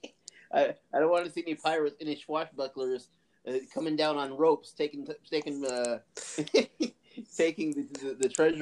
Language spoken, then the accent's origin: English; United States; now in Riverside, United States; I'm American. I'm here in Riverside, California.